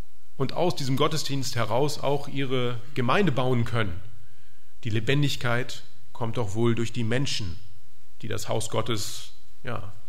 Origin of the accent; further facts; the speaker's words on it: Salzgitter, Lower Saxony, Germany; nämlich in unserer Dorfkirche damals in Salzgitter, wo ich aufgewachsen bin.